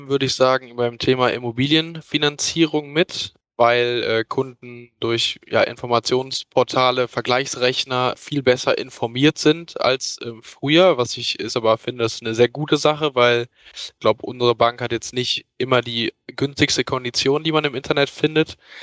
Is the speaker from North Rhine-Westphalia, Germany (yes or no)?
yes; North Rhine-Westphalia, Germany; ich bin 23 Jahre alt. Ich komme aus der Nähe von Köln